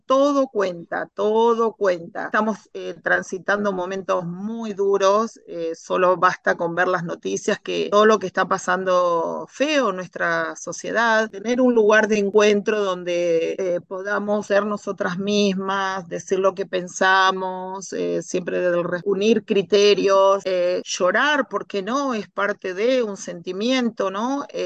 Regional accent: Argentina; yo digo torta porque soy de Argentina

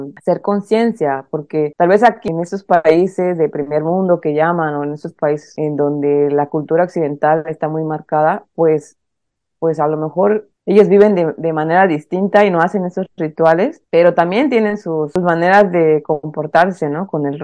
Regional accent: Oaxaca, Mexico; moved away as an adult; mi cosmovisión pues fue toda entera del Istmo de Tehuantepec, porque ahí crecí. Yo salí de Oaxaca, me fui de Oaxaca a los 18 años, y creo yo que estar 18 años en mi estado

